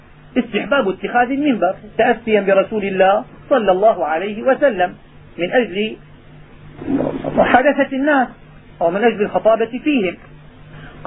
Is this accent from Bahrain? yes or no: no; Syria; عندنا في الشام